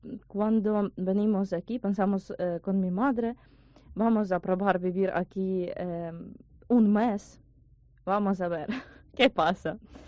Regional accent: Ukraine; Spanish is a second language; porque es un instrumento típico de Ucrania, tradicional, tiene su historia, y somos ucranianos

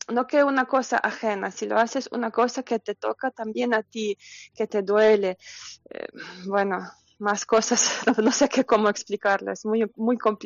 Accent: Lviv, Lviv Oblast, Ukraine; Spanish is a second language; De Leópolis, Lviv.

